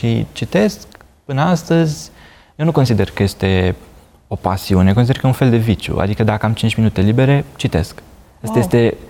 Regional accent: Giurgiu, Giurgiu County, Romania; also born or lived in Ploiești / Vălenii de Munte; Și noi la 4 ani ne-am mutat la Giurgiu. Eu m-am născut la Ploiești, apoi am locuit la Vălin de Munte, ne-am mutat la 4 ani la Giurgiu

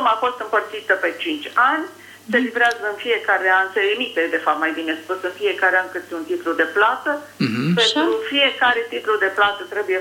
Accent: Bacău, Bacău County, Romania; Sunt din Bacău

